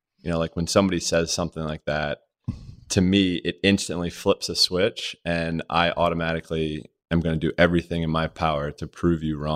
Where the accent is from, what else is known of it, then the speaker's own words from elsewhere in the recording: Rogers Forge, Maryland, United States; We grew up in Rogers Forge, Maryland.